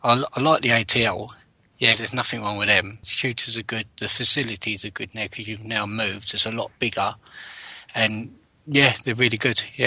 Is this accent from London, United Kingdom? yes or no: yes; London, United Kingdom; I'm from London and I am on an electrical course.